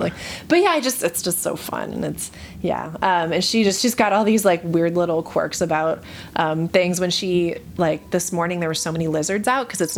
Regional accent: Florida, United States; so I grew up in Florida as well, and we used to like attach them to our earlobes

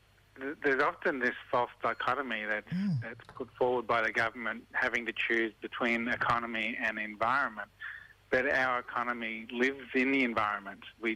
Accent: Queensland, Australia; I'm a Queenslander

